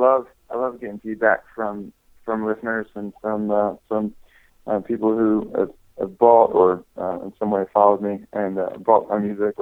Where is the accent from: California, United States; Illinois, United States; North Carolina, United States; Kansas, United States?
North Carolina, United States; Charlotte; the album release that I played just outside of my hometown in Charlotte